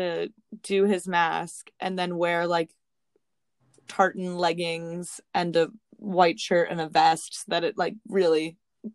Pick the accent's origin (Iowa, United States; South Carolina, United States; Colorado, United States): Colorado, United States; Denver; I'm from Denver. Like I went to CU